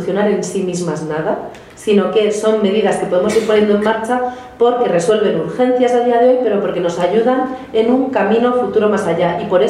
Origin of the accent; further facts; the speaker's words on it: Basque Country, Spain; de donde yo vengo, en una zona en Euskadi, han puesto en marcha